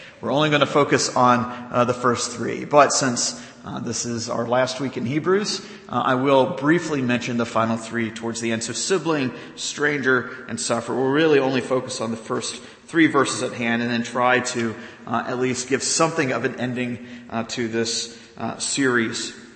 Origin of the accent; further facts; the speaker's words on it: the South, United States; You know, growing up in the South, I'm sure you'd find in other churches around here